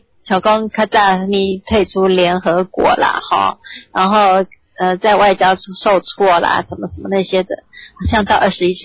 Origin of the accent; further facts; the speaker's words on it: China; 大家都是中国人嘛，哈，我就是中国人。